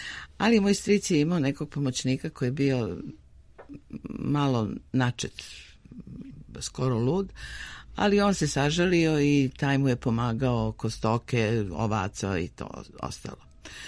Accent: Belgrade, Serbia; Sam Beograđanka. Rođena sam u Beogradu, studirala u Beogradu, završila arheologiju u Beogradu.

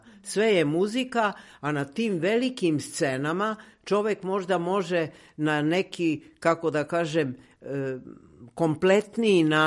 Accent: Belgrade, Serbia; Ja sam rođena Beograđanka.

